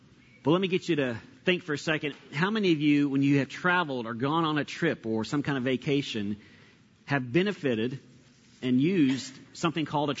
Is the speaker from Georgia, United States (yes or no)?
yes; Atlanta, Georgia, United States; which growing up in Atlanta, both of us, we had not seen living down here 15-some years now